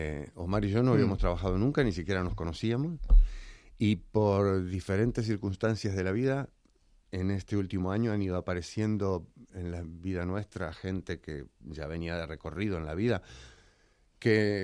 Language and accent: Spanish; Argentina; Pero sobre todo, digamos que somos tres argentinos.